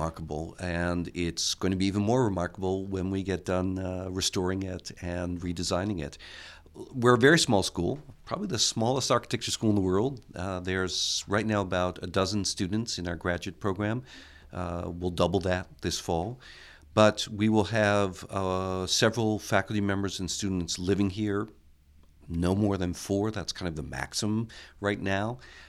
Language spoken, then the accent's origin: English; Netherlands; also born or lived in United States; You know, I'm an American, but I grew up in the Netherlands. And I grew up in a sort of standard suburban home. Went off to college in America.